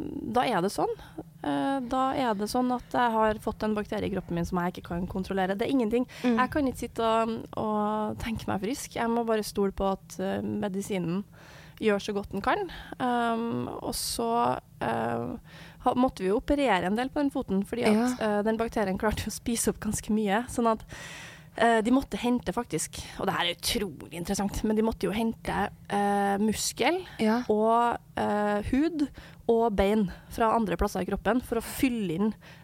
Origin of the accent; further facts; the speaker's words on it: Levanger, Trøndelag, Norway; jeg kommer fra Levanger i Trøndelag